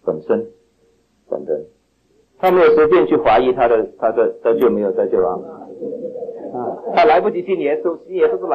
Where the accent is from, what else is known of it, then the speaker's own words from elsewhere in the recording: China; 那我们中国人很多男性都尤其是信主之前都这样说的